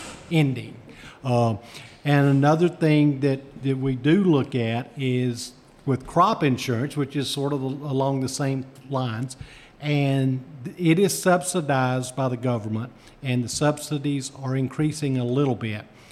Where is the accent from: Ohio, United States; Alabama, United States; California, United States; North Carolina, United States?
Alabama, United States; I grew up in North Alabama, and there were two cotton gins within 3 miles of my house.